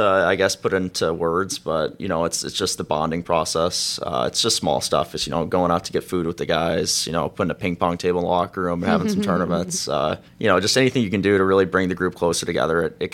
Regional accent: Michigan, United States; also born or lived in Atlanta, United States; Yeah, so I'm from Atlanta originally, so I played there until I was about 8 or 9, and then I moved to Michigan for the rest of my remainder of it.

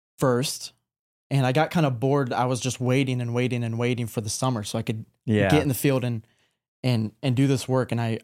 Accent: Cedar Rapids, Iowa, United States; also born or lived in Denver, Colorado; So I grew up, I was born in Denver, grew up in Cedar Rapids, Iowa.

